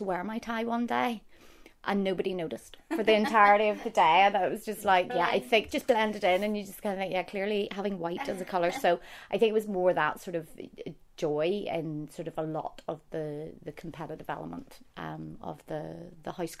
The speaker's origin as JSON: {"language": "English", "town": "Bangor", "region": "Northern Ireland", "country": "United Kingdom", "tie": "born or raised there", "said": "just growing up in Bangor, you then also realise at times we were sheltered from a lot of the realities of growing up in Northern Ireland in the 80s."}